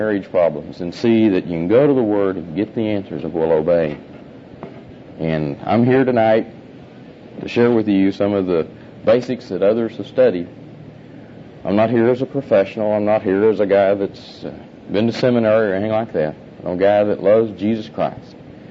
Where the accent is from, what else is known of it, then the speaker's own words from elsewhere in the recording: Oklahoma City, Oklahoma, United States; Way of introduction … I'm from Oklahoma City. I'm a businessman.